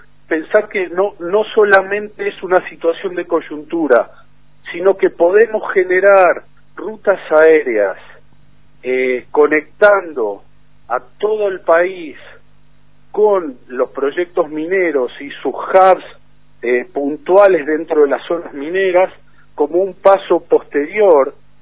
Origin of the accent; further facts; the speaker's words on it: Argentina; de manera bien profesional como somos en Argentina